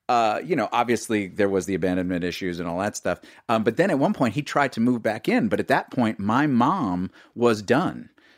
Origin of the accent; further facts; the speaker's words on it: New York City, New York, United States; So, and I grew up in New York City.